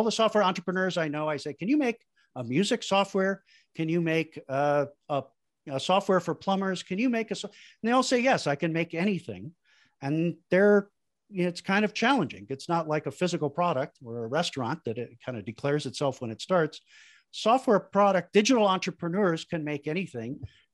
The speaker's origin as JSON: {"language": "English", "town": "Chicago", "region": "Illinois", "country": "United States", "said": "I'm from Chicago, Park knows that. And I came back from college at the University of Iowa looking for a real job."}